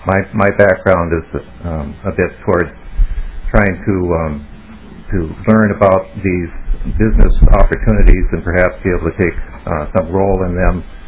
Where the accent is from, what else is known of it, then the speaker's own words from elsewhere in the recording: Northfield, Minnesota, United States; from Northfield, Minnesota, and I'm really glad to be here